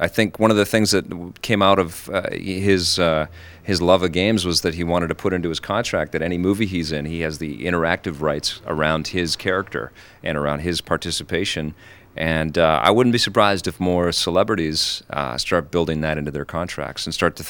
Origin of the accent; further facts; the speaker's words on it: Vancouver, British Columbia, Canada; But I grew up in Kits, and what I sort of got here in Kits